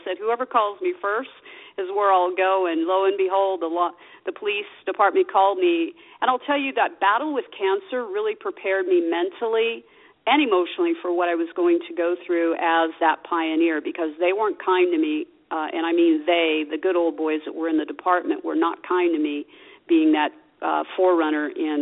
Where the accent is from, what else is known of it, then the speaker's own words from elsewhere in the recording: Las Vegas, Nevada, United States; So I was about 5 years old when we got here. So this is my hometown. I grew up in Las Vegas.